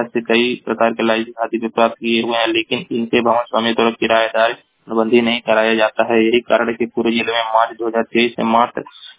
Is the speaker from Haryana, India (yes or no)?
no; Maharajganj, Uttar Pradesh, India; मैं जिला महाराजगंज का निवासी हूँ।